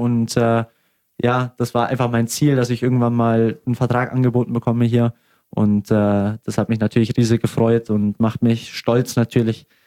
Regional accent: Augsburg, Bavaria, Germany; als Augsburger in Augsburg

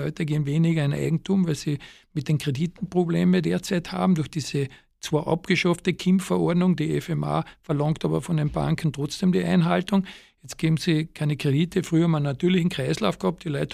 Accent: Villach, Carinthia, Austria; also in meiner Heimat zum Beispiel in Villach

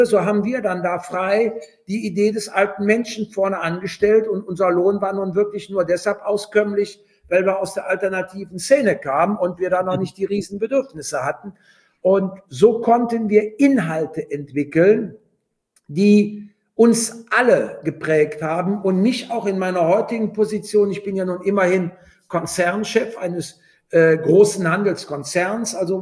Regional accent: Rhineland, Germany; accent: Rhenish; Aber als Wessi und als Rheinländer, das hört man ja auch an der Stimme

